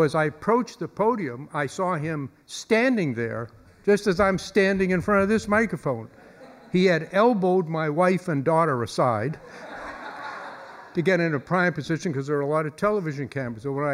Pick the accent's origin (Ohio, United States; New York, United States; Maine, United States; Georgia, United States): Maine, United States; Waterville; born there; I was born in Waterville. I had three older brothers.